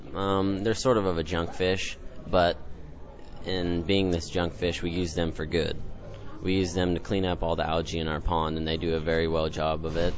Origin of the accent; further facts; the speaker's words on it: Sutton, Nebraska, United States; I'm from the Sutton FFA chapter in Nebraska.